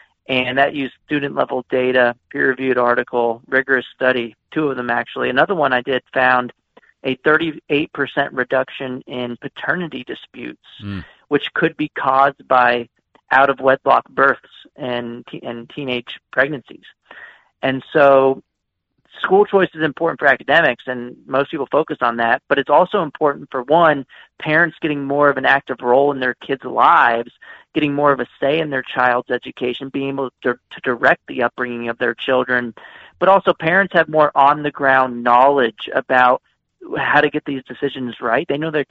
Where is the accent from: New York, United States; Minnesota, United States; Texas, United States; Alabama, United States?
Texas, United States; And even in states that ban these divisive topics, my home state of Texas, we banned CRT, for example.